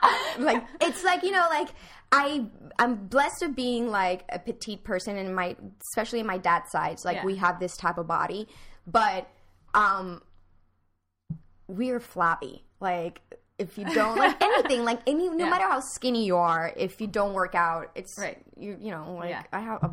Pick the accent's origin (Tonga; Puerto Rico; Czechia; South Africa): Puerto Rico; Well, growing up in Puerto Rico, like, acting is not, like, a thing that, you know